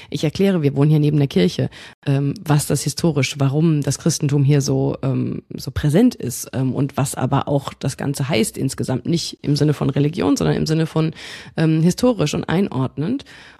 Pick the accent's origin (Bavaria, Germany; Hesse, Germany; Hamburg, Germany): Bavaria, Germany; Bamberg; ich komme aus einer Stadt, aus Bamberg, da war das ganze Thema gar nicht so groß.